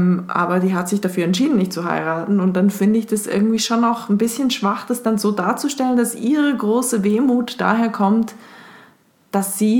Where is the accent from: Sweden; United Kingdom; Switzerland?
Switzerland; ich als Schweizerin